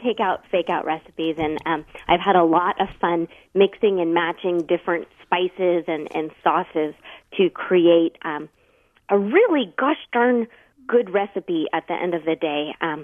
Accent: California, United States

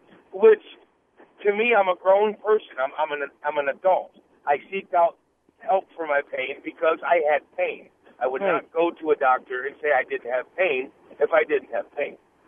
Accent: Michigan, United States; now in Wisconsin, United States; I'm from Michigan and just recently moved to Wisconsin.

